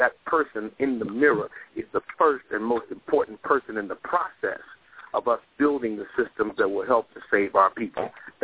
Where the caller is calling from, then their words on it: Washington, District of Columbia, United States; I'm calling in from Washington, D.C.